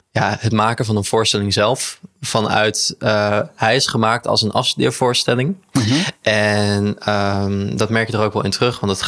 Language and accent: Dutch; Utrecht, Netherlands; ik kom zelf uit Utrecht, maar voor de rest komen we allemaal uit Tilburg en iemand uit Maastricht.